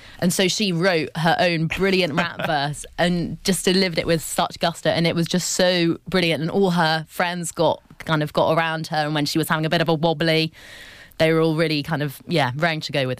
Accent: Harpenden, East of England, United Kingdom; Harpenden, St Albans.

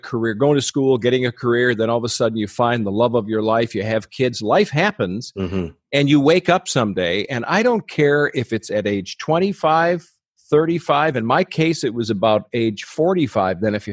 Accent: Chicago, Illinois, United States; now in Detroit, United States; I grew up in Chicago, inner city Chicago. So even though I've been in Detroit most of my professional life, I grew up as a kid in Chicago.

